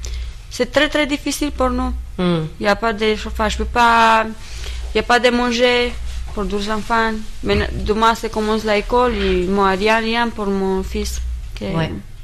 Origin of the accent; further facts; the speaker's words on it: Romania; French is a second language; C'est difficile quand je trouve un employeur et quand je lui dis que je suis roumaine.